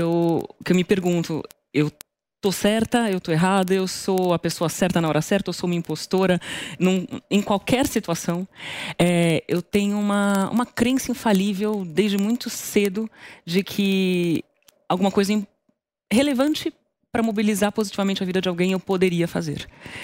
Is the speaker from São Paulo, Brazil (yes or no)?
yes; Santos, São Paulo, Brazil; Eu sou de Santos, meus pais moram em Santos até hoje